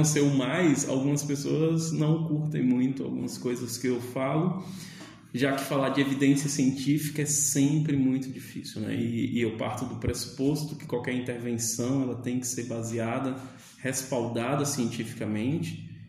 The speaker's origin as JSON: {"language": "Portuguese", "town": "Maceió", "region": "Alagoas", "country": "Brazil", "also_born_or_lived": "Itabuna", "said": "Então, quando alguém me pergunta de onde eu sou, eu sempre falo de Maceió, né? Porque, de fato, eu me sinto alagoano, apesar de ter nascido em Itabuna, e nada contra Itabuna, muito menos a Bahia."}